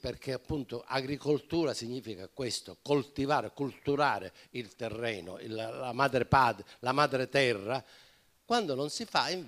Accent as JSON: {"language": "Italian", "town": "Casteldaccia", "region": "Sicily", "country": "Italy", "tie": "born or raised there", "said": "A Casteldaccia, che è il mio paese"}